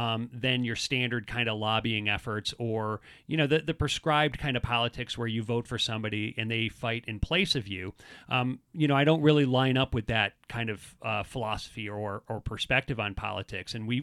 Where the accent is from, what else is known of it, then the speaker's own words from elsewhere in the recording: Chicago, Illinois, United States; born there; I should say that I was born in Chicago, where, you know, Democratic Party is essentially written on your birth certificate.